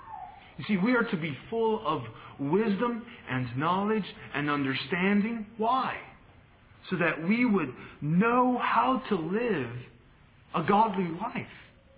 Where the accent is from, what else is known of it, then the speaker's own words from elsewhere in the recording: New York City, New York, United States; I grew up in New York City in a railroad apartment